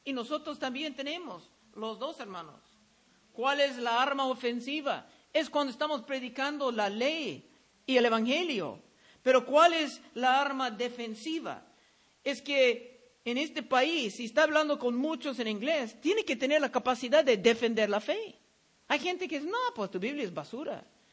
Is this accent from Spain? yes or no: no; Peru; now in United States; Cuando yo llegué de Perú, estuve al lado de alguien que viví en Callao, en Perú.